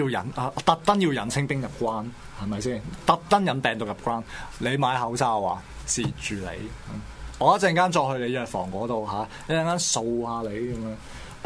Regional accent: Hong Kong; 我諗香港人都呢一、這個可能會係我哋香港人一個出路。

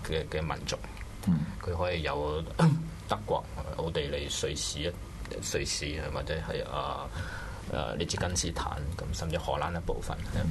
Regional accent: Hong Kong; 即係等於我係香港人，就我哋會寫正體字

